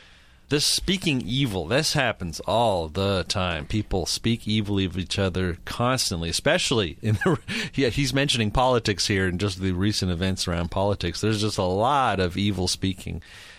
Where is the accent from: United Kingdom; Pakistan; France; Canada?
Canada; now in United States; Now, as a Canadian, I think I have an advantage over you Americans in terms of peace.